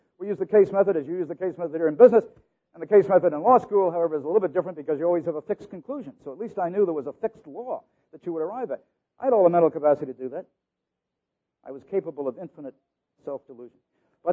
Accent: United States; I grew up in America during the Great Depression and thought that the great goal of life was success and material gain and power and influence.

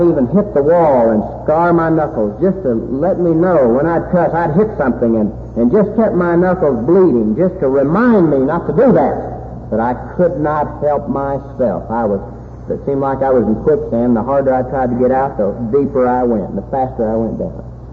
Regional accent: Guthrie, Oklahoma, United States; born there; I was born in Guthrie, Oklahoma. I went to First Baptist Church now and then with my parents.

